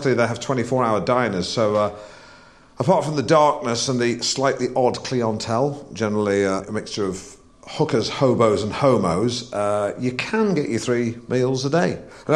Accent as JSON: {"language": "English", "region": "England", "country": "United Kingdom", "moved": "as an adult", "lives_now": "Los Angeles, United States", "said": "In the words of … I'm an Englishman in LA. You know, I work in the media, I'm creative."}